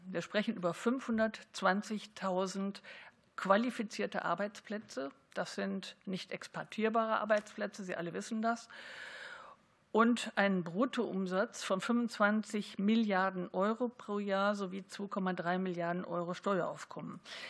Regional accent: Baden-Baden, Baden-Württemberg, Germany; Ich kann das sagen, ich komme aus Baden-Baden

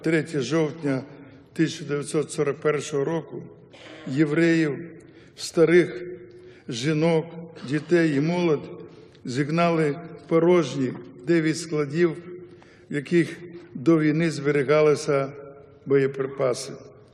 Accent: Bershad, Vinnytsia Oblast, Ukraine; лише в моїй рідній Бершаді поховано понад 25 тисяч дітей, жінок і людей похилого віку з Вінниччини, Бессарабії та Буковини.

